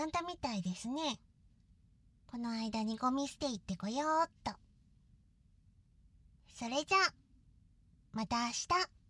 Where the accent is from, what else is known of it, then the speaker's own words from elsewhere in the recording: Hiroshima, Japan; 私、牡蠣大好きなんですよ。広島出身じゃけえかね。やっぱ牡蠣鍋じゃろ。